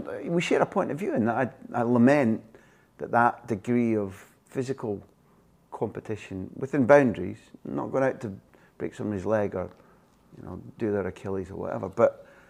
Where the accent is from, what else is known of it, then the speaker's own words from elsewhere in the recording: Scotland, United Kingdom; I was enraged as a Scot